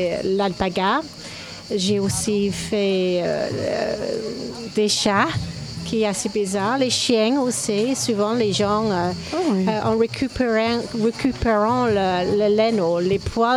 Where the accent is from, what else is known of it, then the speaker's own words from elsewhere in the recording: England, United Kingdom; French is a second language; je suis anglaise.